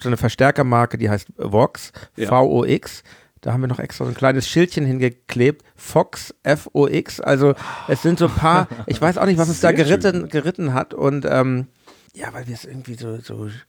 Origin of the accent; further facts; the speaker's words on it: Hamburg, Germany; Ich komme ja aus Hamburg